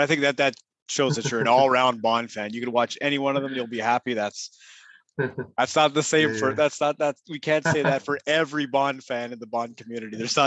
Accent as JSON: {"language": "English", "town": "Quebec City", "region": "Quebec", "country": "Canada", "said": "right. And I'm from Canada. Yes, I'm from Eastern Canada, right. In Quebec City."}